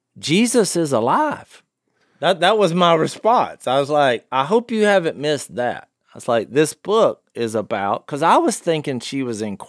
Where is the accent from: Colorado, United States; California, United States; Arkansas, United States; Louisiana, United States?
Louisiana, United States; she was from Virginia, and I said, "I'm from Louisiana."